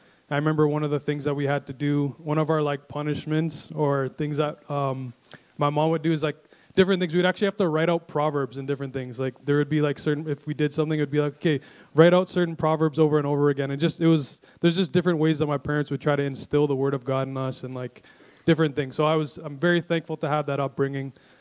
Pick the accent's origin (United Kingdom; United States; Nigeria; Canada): Canada; So I am a Canadian. I'm a proud Canadian. I love Canada and the city of Toronto.